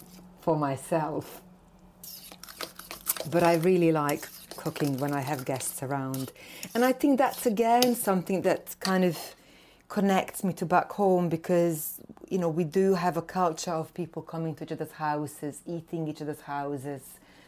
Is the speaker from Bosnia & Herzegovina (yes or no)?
yes; Sarajevo, Bosnia & Herzegovina; English is a second language; now in United Kingdom; I come from Sarajevo, from Bosnia, well, Yugoslavia. I kind of still identify myself as Yugoslav.